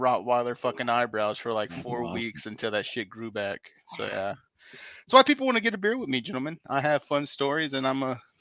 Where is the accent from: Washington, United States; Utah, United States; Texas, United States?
Texas, United States; Dallas; I'm from Dallas, and for me to say a hood was bad, damn.